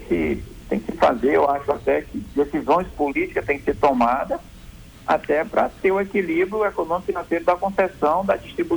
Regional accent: Itamarati, Amazonas, Brazil; Eu sou amazonense, tá? Eu sou de Itamaraty, olha só, sou do Vale do Iguaçuá, no município de Itamaraty.

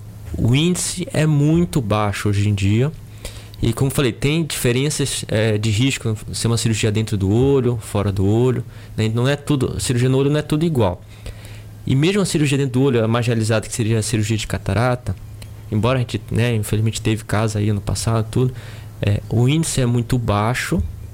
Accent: Amapá, Brazil; Sou amapaense.

